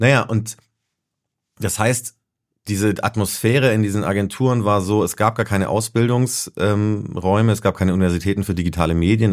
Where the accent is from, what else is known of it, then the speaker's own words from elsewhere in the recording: Baden-Württemberg, Germany; Ja, ich bin eigentlich Schwabe, ich komme aus der Nähe von Tübingen, also noch ein kleineres Dorf, so richtig Bauernhof und Kühe und so.